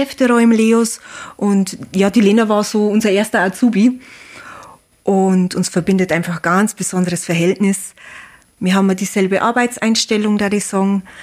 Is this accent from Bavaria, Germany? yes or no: yes; Bavaria, Germany; Ich bin seit 2014 im Hotel Bayerwaldhof. Ich komme aus der Gegend